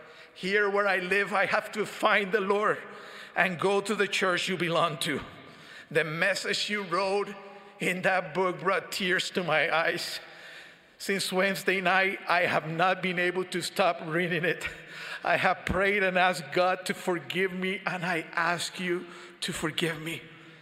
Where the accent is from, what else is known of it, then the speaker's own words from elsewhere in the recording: Ponce, Puerto Rico; an experience that occurred in my beloved island of Puerto Rico. It was in my hometown of Ponce.